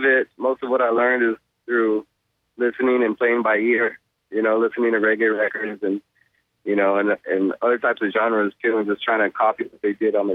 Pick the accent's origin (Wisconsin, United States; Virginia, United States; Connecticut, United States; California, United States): California, United States; Chula Vista; And we're from South San Diego. Chula Vista area